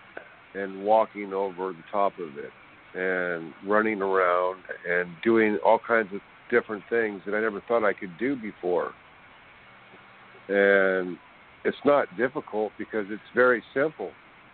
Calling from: California, United States; Cali, California.

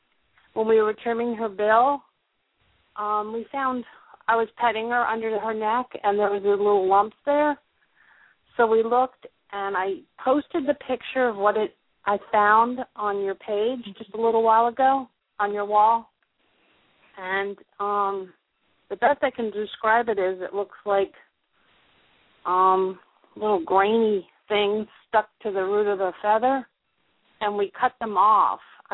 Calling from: Garner, North Carolina, United States; I'm from Garner, North Carolina

